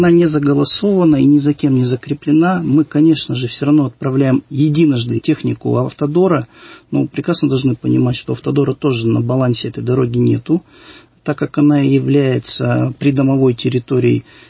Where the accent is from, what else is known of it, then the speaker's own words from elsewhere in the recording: Irkutsk, Irkutsk Oblast, Russia; я иркутянин